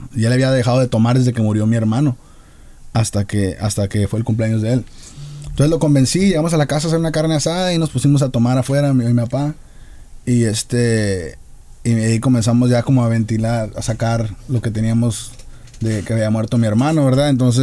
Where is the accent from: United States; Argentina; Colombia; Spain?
United States; also born or lived in Mexico; soy mexicano-americano porque también mexicano 100%. No crecí allá completamente. También crecí aquí en Estados Unidos. Pero sí soy de padres mexicanos, cultura mexicana. Mi mamá no sabe hablar inglés todavía.